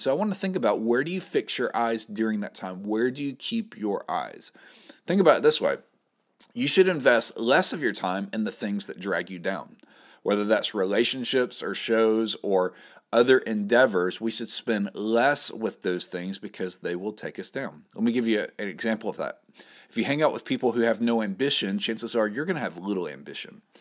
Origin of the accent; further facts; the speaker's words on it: Mississippi, United States; Now, many of you know that I grew up in Mississippi, and there's a lot of Mississippi sayings that are so funny